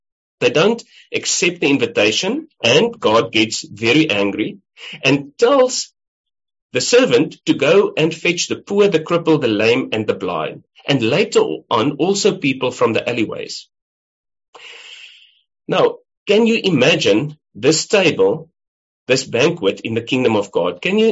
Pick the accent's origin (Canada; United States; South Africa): South Africa; now in Melbourne, Australia; I'm, as a South African, a guest in Melbourne.